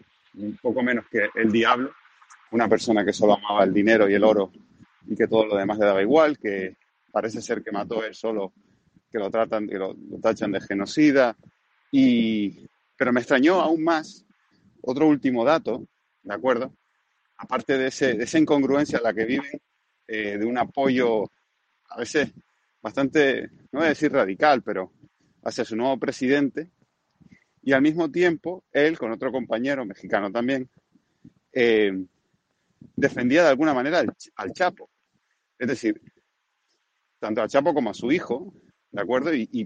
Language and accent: Spanish; Canary Islands, Spain; lógicamente yo soy español, incluso de las Islas Canarias.